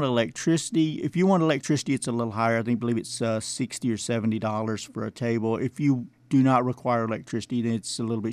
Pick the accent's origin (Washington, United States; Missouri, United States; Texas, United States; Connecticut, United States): Texas, United States; Pasadena; And so if you know, my grandparents are Irish and I'm from Pasadena, that kind of makes me